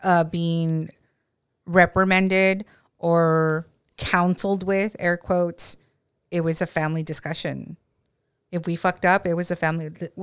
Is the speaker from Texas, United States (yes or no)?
yes; Eagle Pass, Texas, United States; I have a great upbringing in my hometown of Eagle Pass, Texas. I came from a very loving home with a strong foundation, with support that was endless.